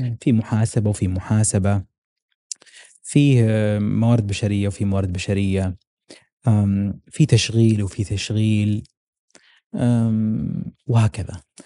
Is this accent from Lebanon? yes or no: no; Saudi Arabia; هي أعلى بائعة عندنا في السعودية كلها